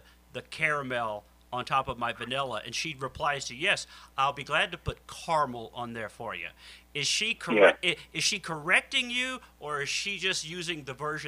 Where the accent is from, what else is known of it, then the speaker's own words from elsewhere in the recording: the South, United States; I've always heard, growing up in the South, where you're from, too, it's Worcestershire.